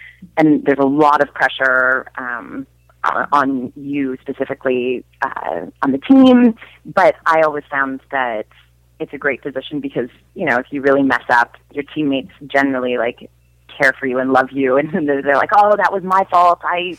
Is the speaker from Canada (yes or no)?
yes; Canada; I would say that even the people who profess to not be into hockey would still be much more into hockey than anyone else in the entire world.